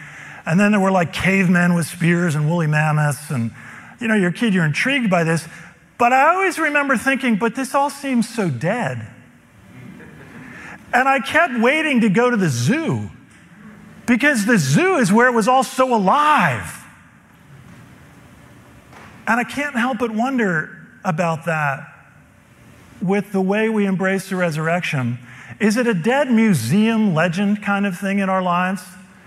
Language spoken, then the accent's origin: English; New York, United States; I remember when I was a little kid, we grew up outside of New York City, and my mom would take my brother and sister and me into Manhattan for little learning experiences.